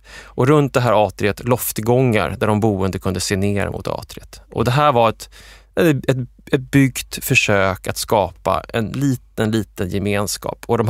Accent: Linköping, Östergötland, Sweden; som jag minns från min uppväxt i Linköping på 80-talet

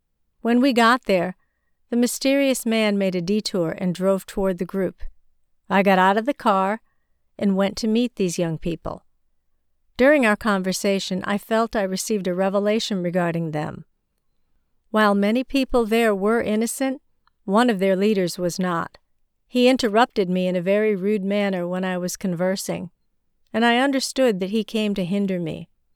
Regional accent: China; in my hometown in China

